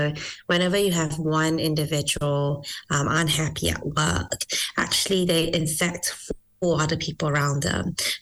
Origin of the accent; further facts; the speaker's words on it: Malaysia; now in New Zealand; I was originally from Malaysia, migrated to New Zealand